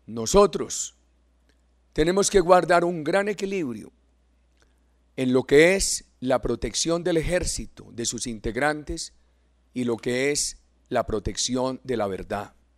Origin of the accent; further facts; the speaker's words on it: Colombia; que nos duelen como colombianos